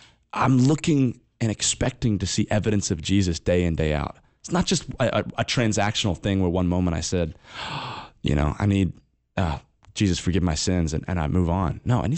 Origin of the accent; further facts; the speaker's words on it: Australia; I'm from Australia.